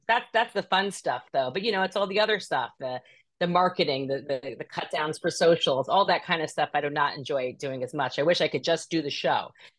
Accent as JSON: {"language": "English", "region": "New York", "country": "United States", "said": "You know, as a New Yorker, I was the typical New Yorker that was like, I'm never leaving New York."}